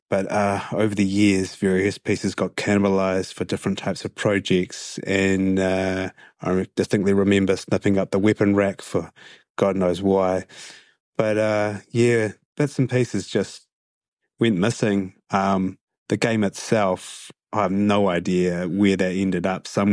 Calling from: Wellington, New Zealand; I'm calling from Wellington, New Zealand.

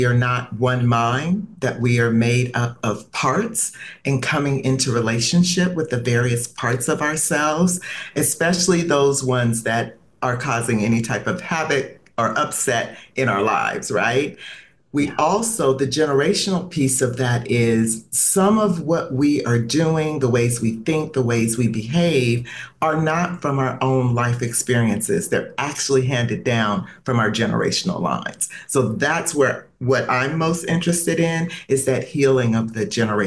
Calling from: San Jose, San José, Costa Rica; I am joining you from San Jose, Costa Rica.

